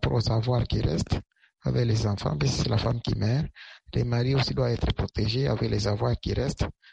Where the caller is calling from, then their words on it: Lubumbashi, Haut-Katanga, DR Congo; réagi depuis Lubumbashi par rapport à la loi qui est au Cameroun. C'est une bonne loi, d'autant plus que chez nous en Afrique, lorsque les maris meurent, les femmes se retrouvent à la galère.